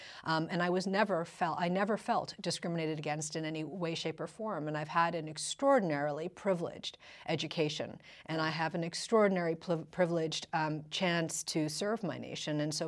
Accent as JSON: {"language": "English", "region": "Massachusetts", "country": "United States", "tie": "born or raised there", "said": "I really enjoyed growing up in the Commonwealth of Massachusetts"}